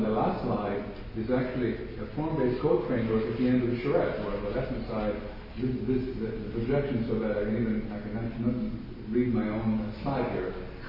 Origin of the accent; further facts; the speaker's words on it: Pasadena, California, United States; One very simple example to give you is in the case of Pasadena, for instance, my hometown